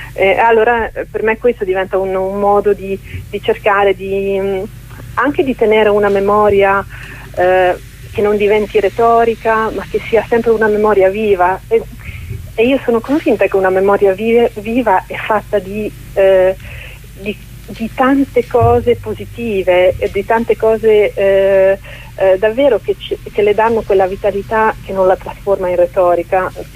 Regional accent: Bosnia & Herzegovina; Italian is a second language; io sono bosniaca, non ho mai vissuto in Sardegna

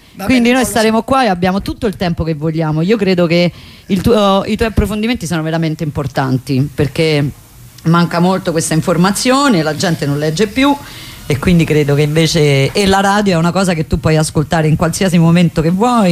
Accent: Rome, Lazio, Italy; Io sono di Roma, non sono italiana.

